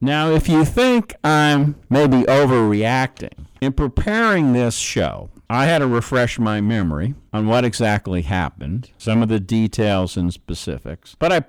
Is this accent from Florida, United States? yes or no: no; New York, United States; that liberal rag out of my home state of New York City, or the state of New York out of New York City.